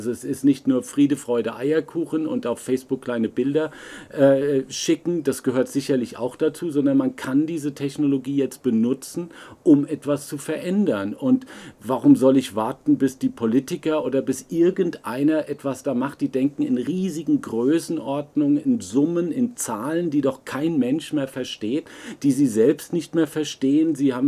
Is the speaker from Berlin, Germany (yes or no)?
yes; Berlin, Germany; Also ich komme ja jetzt nun aus Berlin, Berlin der Hochburg aller Startups